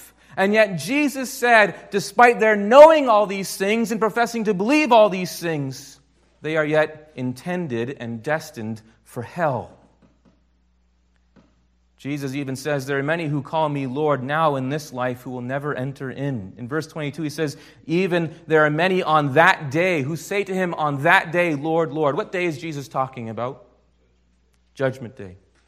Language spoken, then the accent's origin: English; Grand Rapids, Michigan, United States; I can tell you, I come from Grand Rapids. I come from Classis, Michigan, of the URC.